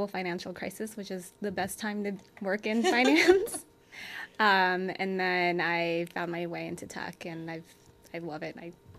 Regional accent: United States; And, you know, a lot of us are very proud of being American.

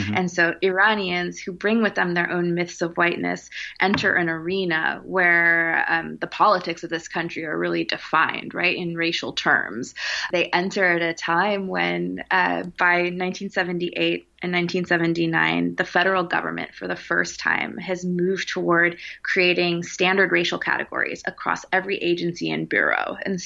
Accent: Portland, Oregon, United States; also born or lived in New York City, United States / California, United States; So I was born in New York City. And at a very young age, my parents moved our family to Portland, Oregon. And that's where I grew up my whole life before going to the East Coast for undergraduate.

